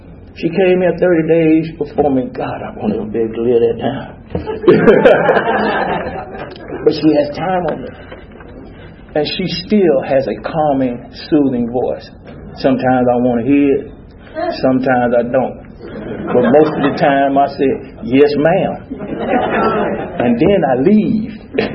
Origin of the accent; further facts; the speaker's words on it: Atlanta, Georgia, United States; And I raised my hand and I said … I'm an alcoholic, I'm from Atlanta, Georgia.